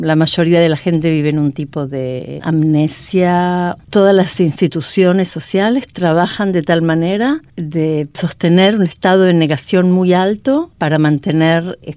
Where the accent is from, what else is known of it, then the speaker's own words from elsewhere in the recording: Argentina; now in Israel; Yo soy argentina, estoy en Israel hace 40 años.